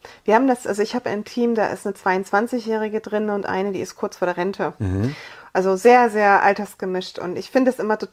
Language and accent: German; East Germany, Germany; Ich komme aus dem Osten, heißt in der DDR-Schule